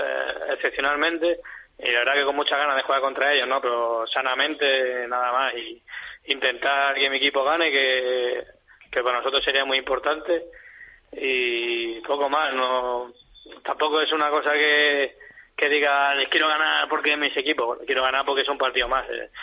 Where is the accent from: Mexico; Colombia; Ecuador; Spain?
Spain; Manresa, Catalonia; now in Tenerife, Spain; soy de Manresa, mi ciudad